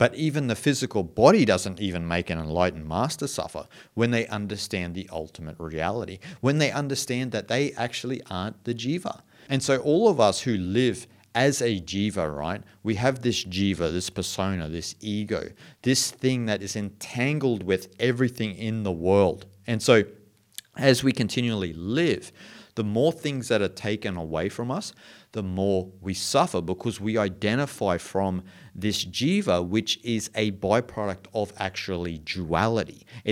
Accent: Australia; So I am Australian

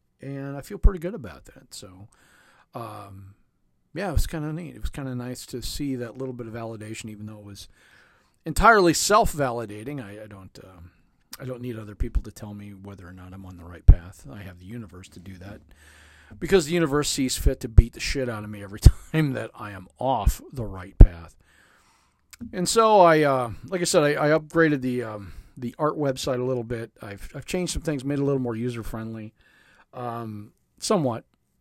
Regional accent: United States; What do I even know? I'm just an American, you know.

